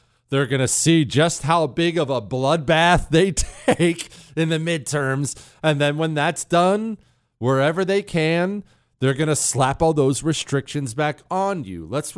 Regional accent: Canada; And as a Canadian, I appreciate the support you show our trucker heroes. I'm a former Canadian infantryman.

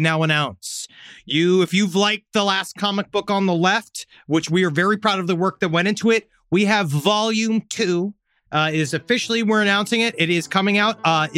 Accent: Baltimore, Maryland, United States; Yeah, I'm from Baltimore.

